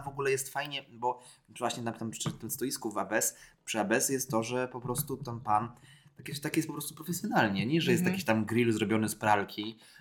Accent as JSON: {"language": "Polish", "region": "Baltic coast", "country": "Poland", "said": "ja pochodzę z miejscowości takiej niedaleko morza"}